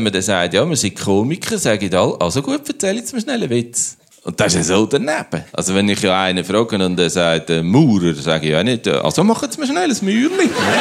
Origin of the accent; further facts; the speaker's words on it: Switzerland; Bei uns in der Schweiz